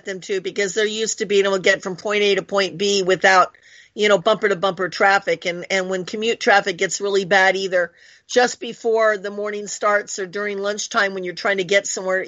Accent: California, United States; also born or lived in Oregon; So many of my friends that that I grew up with in California and Oregon are now living in Idaho.

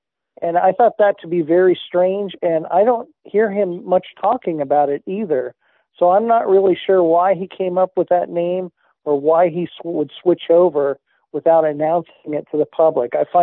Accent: United States; You know, sir, that's, as an American, sir, born and raised, that's very embarrassing.

